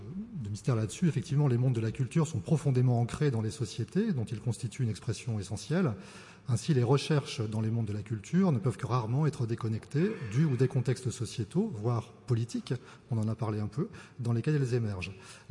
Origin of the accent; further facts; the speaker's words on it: Nantes, Pays de la Loire, France; donc je viens de Nantes